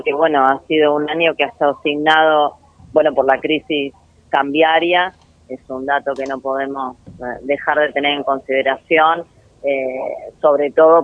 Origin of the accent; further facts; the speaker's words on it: Argentina; en la Argentina y nos hemos tenido que enfrentar a situaciones de desempleo familiar, podemos, y somos muchísimos argentinos los que lo hemos pasado